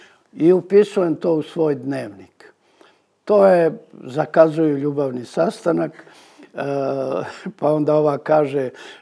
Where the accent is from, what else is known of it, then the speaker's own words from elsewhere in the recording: Ljubiš, Šumadija and Western Serbia, Serbia; Zato što pitali ste me kakvo je bilo moje detinjstvo ili tako nešto tamo u tom Ljubišu.